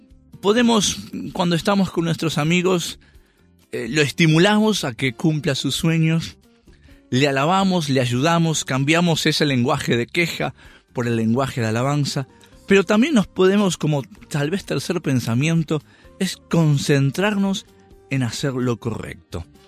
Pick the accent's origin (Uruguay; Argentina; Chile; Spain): Uruguay; yo soy uruguayo